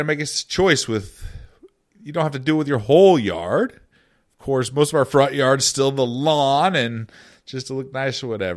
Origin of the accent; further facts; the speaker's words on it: Colorado, United States; I grew up in Colorado, so I had a lot of mountain bikes as a kid.